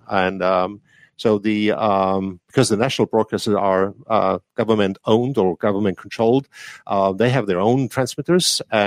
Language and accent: English; Bavaria, Germany; I'm from Germany and the south part of Germany, Bavaria, close to Munich. That's where I'm based.